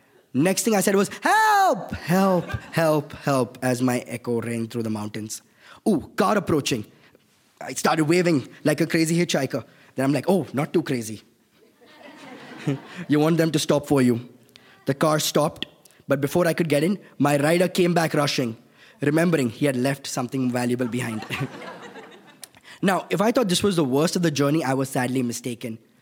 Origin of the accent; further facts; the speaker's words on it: Mumbai, Maharashtra, India; I grew up in Bombay, India, on the West Coast.